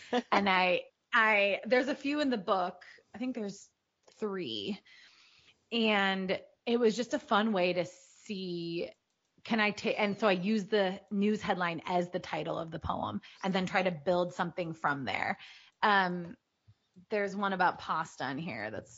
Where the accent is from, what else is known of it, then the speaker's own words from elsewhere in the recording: Chicago, Illinois, United States; we are from very different parts of the country. I'm from Chicago.